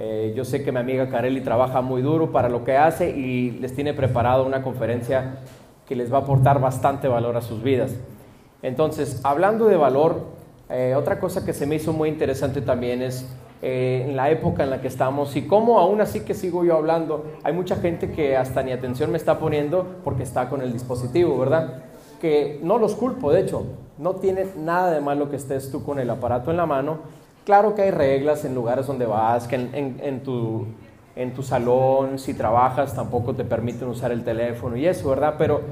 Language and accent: Spanish; United States; now in Culiacán, Mexico; soy de Estados Unidos, tengo aproximadamente 4 años viviendo aquí en Culiacán.